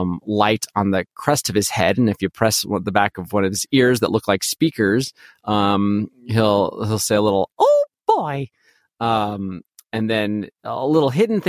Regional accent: Pasadena, California, United States; because I grew up in Pasadena, California, and we're known for having a lot of those

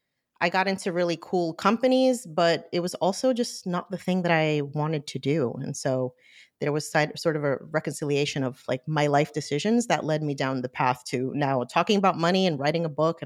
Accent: New Jersey, United States; born there; And then I was born in New Jersey.

